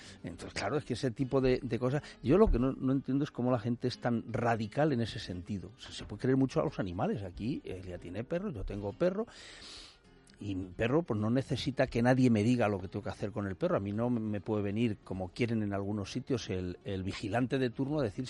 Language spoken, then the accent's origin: Spanish; Segovia, Castile and León, Spain; Hombre, pues como soy de Segovia, me he traído de allí un cochinillo